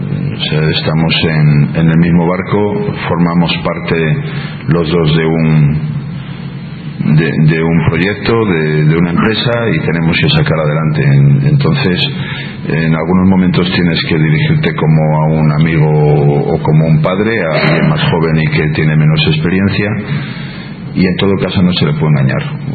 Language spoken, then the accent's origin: Spanish; Granada, Andalusia, Spain; Soy de Granada y del Atlético de Madrid.